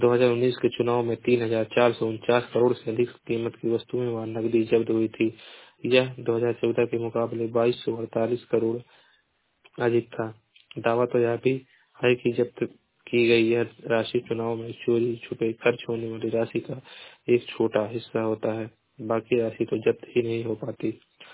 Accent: Maharajganj, Uttar Pradesh, India; मैं जिला महाराजगंज का निवासी हूँ।

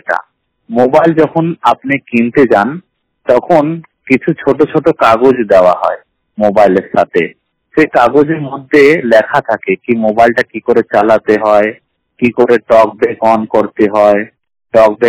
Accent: Allahabad, Uttar Pradesh, India; আমার বাড়ি হলো উত্তরপ্রদেশ জেলা এলাহাবাদ।

